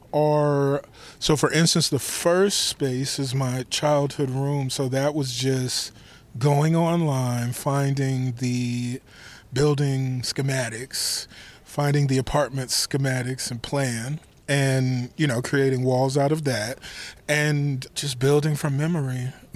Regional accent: Chicago, Illinois, United States; Because as a Chicagoan, you'll see a newspaper dispenser for a newspaper that's not there anymore.

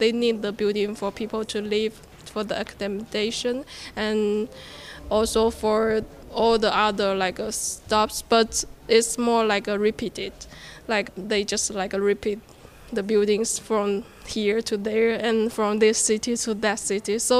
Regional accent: China; English is a second language; because I'm from China

